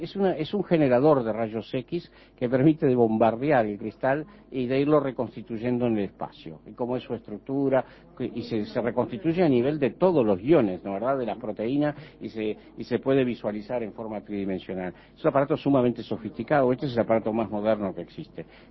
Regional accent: Uruguay; Yo, de todas maneras, me defino esencialmente como uruguayo, y entonces me siento muy bien aquí.

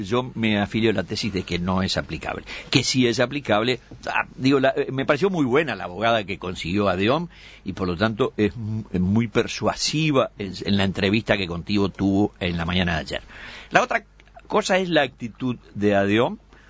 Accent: Montevideo, Uruguay; los únicos que no tenemos nada que ver somos los ciudadanos de Montevideo

